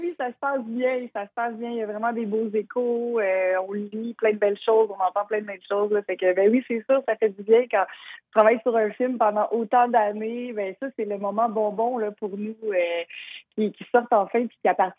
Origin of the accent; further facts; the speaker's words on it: Repentigny, Quebec, Canada; Moi, je viens de Repentigny. En fait, on vient de Repentigny dans la Naudière.